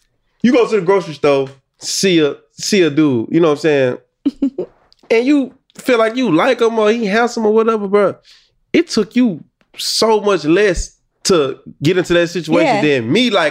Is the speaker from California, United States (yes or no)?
no; Alabama, United States; Like, I'm from Alabama, bro. I never been out of Alabama, you know what I'm saying?